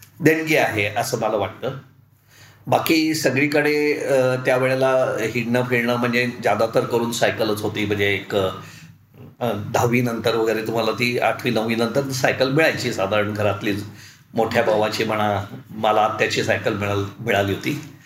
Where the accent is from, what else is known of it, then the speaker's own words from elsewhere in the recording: Pune, Maharashtra, India; मी पूर्णपणे पुणेकर आहे. Born bottom Pune म्हटलं तरी चालेल, आणि तोही सदाशिवपेठ आणि नारायणपेठ.